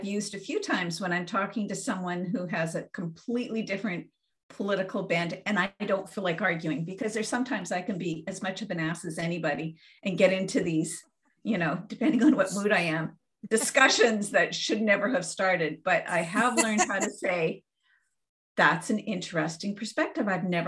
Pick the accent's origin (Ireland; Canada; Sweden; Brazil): Canada; I'm Canadian